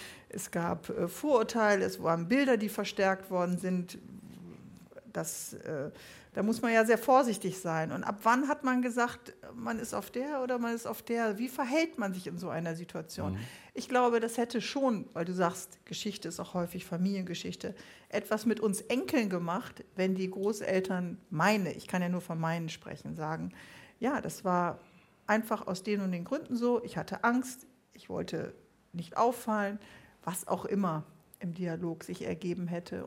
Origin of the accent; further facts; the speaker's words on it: Bremen, Germany; Das konnten wir als Bremer natürlich nicht.